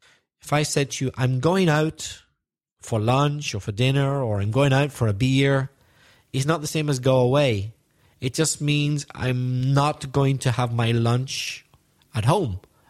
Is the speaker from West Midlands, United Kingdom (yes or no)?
no; Belfast, Northern Ireland, United Kingdom; I grew up in Belfast in Ireland.